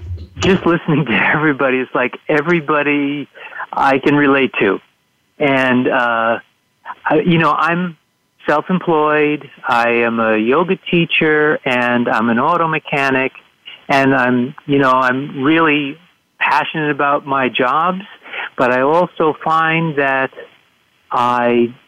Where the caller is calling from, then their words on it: Westbury, New York, United States; I'm calling you from Westbury, New York.